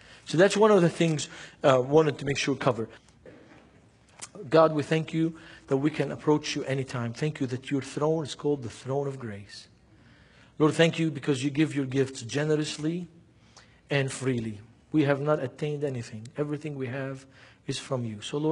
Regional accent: Lebanon; And I'm from Lebanon, you know.

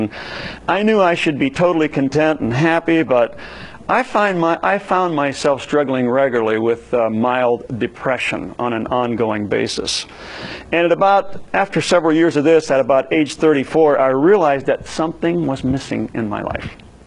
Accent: Youngstown, Ohio, United States; I grew up in Youngstown, Ohio, and I was the youngest of three kids.

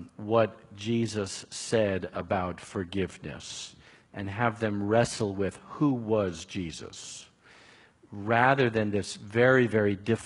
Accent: New York, United States; I'm originally from New York, and I'm Jewish. And we New York Jews have a certain style of communicating

